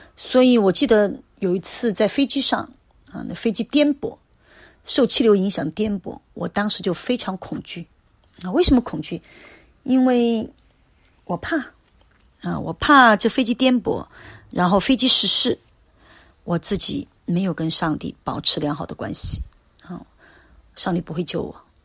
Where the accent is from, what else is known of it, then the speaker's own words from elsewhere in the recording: China; 因为人们都不愿意无功受禄，我们中国人有句话叫做无功不受禄